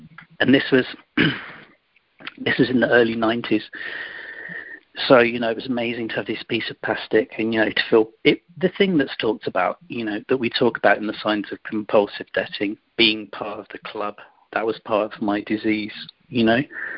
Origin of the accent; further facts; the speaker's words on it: London, United Kingdom; also born or lived in Paris; I'm English. I live in London, and you know, I was born and educated here. I did live in France for a while. I lived in Paris, where I studied, and I lived for a little while.